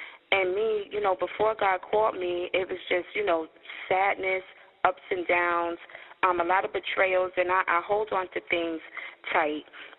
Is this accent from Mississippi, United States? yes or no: no; Bronx, New York, United States; also born or lived in New Jersey; I'm born and raised in the Bronx and New Jersey, Newark, East Orange, Montclair, then back here to the Bronx, did a little of Brooklyn, Bed-Stuy